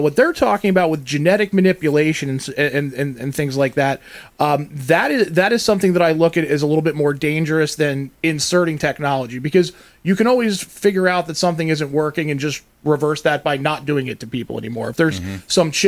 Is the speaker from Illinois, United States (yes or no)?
no; Pennsylvania, United States; I come from Pennsylvania, Amish country, where I literally on vacation last month saw a horse and buggy still going down the road.